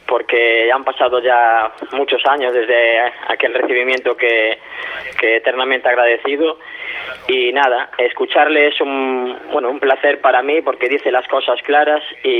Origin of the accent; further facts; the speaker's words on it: A Coruña, Galicia, Spain; porque siendo coruñés